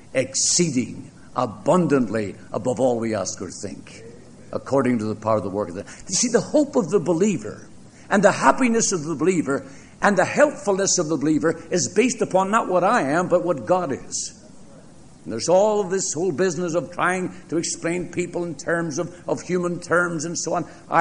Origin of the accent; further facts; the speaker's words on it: Northern Ireland, United Kingdom; I said, no, I'm not a Canadian. I am from Ireland, Northern Ireland.